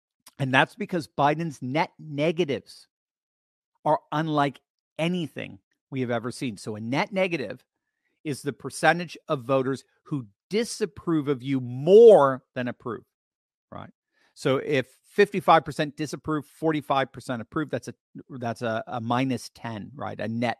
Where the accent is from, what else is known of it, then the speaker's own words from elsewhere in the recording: United Kingdom; I like trifle. I'm British.